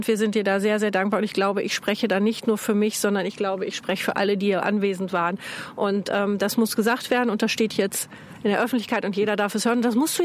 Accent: Hamburg, Germany; ich habe mal so ein bisschen gehört und geluschert, sagt man bei uns in Hamburg

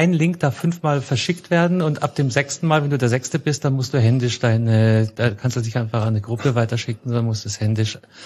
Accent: Munich, Bavaria, Germany; Entschuldige, Digga, ich komme aus München.

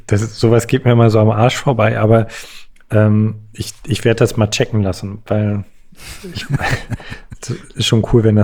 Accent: East Germany, Germany; Ich komme aus Ostdeutschland.

